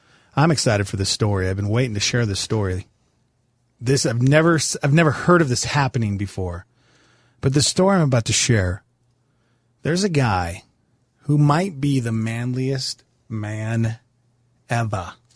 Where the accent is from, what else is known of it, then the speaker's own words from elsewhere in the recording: Montana, United States; Growing up in Montana, I'd never heard of a deer running into a Wally World.